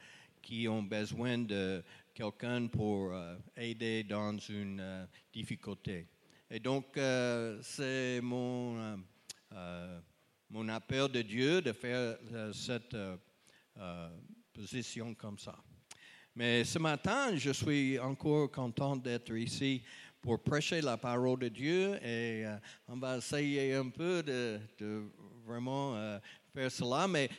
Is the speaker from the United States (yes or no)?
yes; United States; French is a second language; je viens des États-Unis. Mon église là-bas, c'est une église où je suis membre. C'est Anastasia Baptist Church.